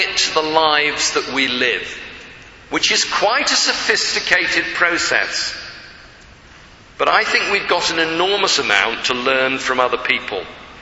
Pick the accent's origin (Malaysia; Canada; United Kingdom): United Kingdom; Remember, I'm from Britain.